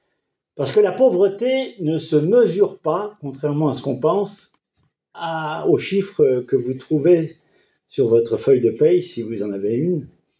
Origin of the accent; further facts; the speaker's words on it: Normandy, France; mes parents sont du nord de la France, la région de Lille, mais j'ai grandi en Normandie